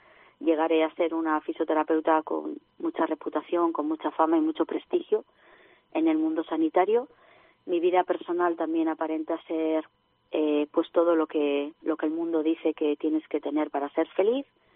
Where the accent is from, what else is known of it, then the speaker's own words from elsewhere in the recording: Barakaldo, Basque Country, Spain; nació en una familia muy normal, en el País Vasco, soy de Baracaldo.